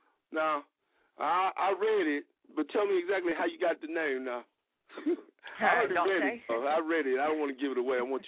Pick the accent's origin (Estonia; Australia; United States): United States; Ohio; Yeah, that's my cousin. I'm from Ohio as well.